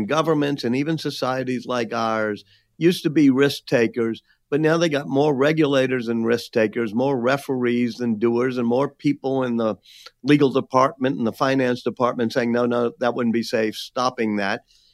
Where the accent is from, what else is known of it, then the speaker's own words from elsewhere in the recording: New Orleans, Louisiana, United States; You know, I love being back in my hometown in New Orleans, teaching the next generation of students here at Tulane.